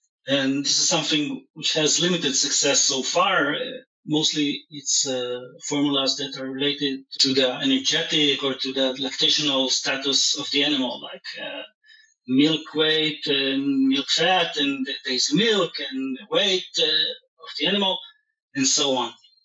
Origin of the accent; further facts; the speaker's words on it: Israel; I grew up in Israel here in a kibbutz.